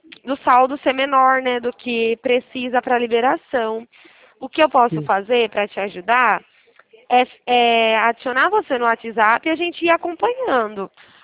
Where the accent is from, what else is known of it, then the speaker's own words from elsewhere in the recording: São Paulo, Brazil; Eu sou paulista, sou aqui do interior de São Paulo. Pelo sotaque, dá